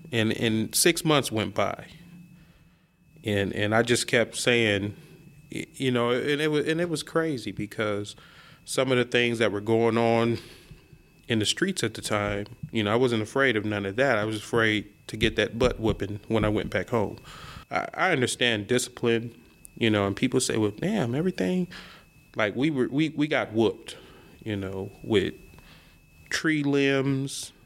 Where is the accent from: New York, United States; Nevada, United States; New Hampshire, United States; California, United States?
California, United States; Riverside; I was born in Riverside, California, way back in the 1973. So I grew up, I'm the second to the youngest of eight.